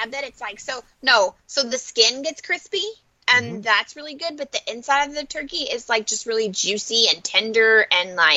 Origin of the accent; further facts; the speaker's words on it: Kentucky, United States; We're from Kentucky. Like, seriously, you getting some ammo.